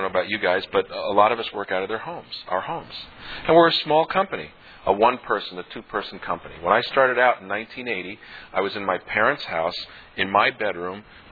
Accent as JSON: {"language": "English", "region": "New York", "country": "United States", "said": "We come from the New York metropolitan area"}